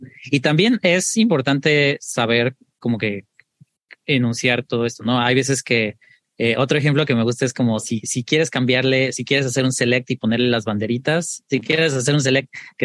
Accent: Mexico City, Mexico; now in San Francisco, United States; vivo, soy de Ciudad de México, pero vivo en San Francisco

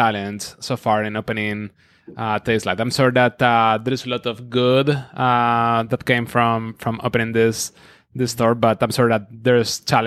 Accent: Spain; moved away as an adult; now in United States; I used to be in Spain. I'm from Spain.

